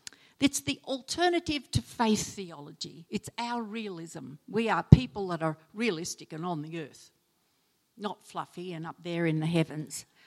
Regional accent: Australia; We're very Aussie sometimes.

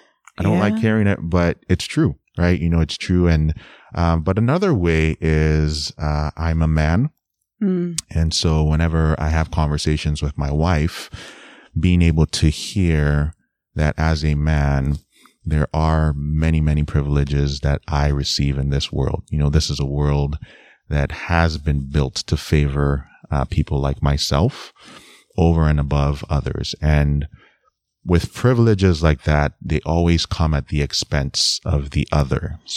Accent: Nigeria; now in United States; I live in the U.S., so I'm a Nigerian immigrant who lives in the U.S.

